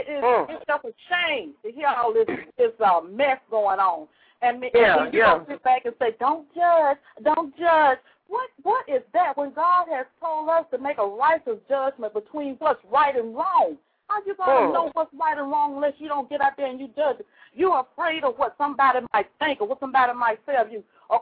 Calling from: Birmingham, Alabama, United States; I'm calling from Birmingham, Alabama.

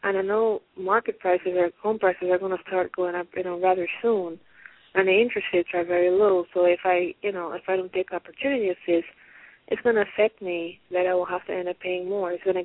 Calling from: Pennsylvania, United States; I'm calling from Pennsylvania.

